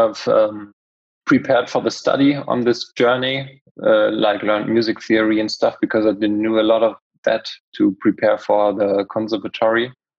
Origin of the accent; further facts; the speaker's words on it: Paderborn, North Rhine-Westphalia, Germany; English is a second language; now in Cologne, Germany; I'm based in the center of Germany, kind of in Cologne. Born and raised in Paderborn. It's a smaller town, also not very far from here.